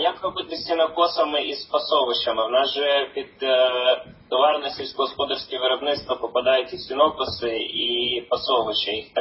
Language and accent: Ukrainian; Chernihiv Oblast, Ukraine; там моя рідна Чернігівська область, да, в яку я працюю сьогодні